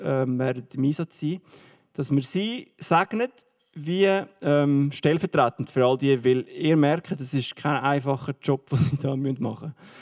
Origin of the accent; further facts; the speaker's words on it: Switzerland; accent: Swiss German; was wir Schweizer Deutschschweizer haben, ist, wir haben unseren Dialekt.